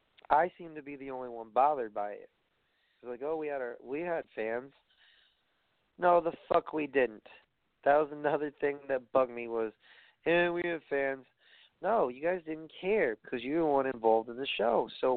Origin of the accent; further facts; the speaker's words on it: Brooklyn, New York, United States; I have a good night before I go back to my hometown in Brooklyn.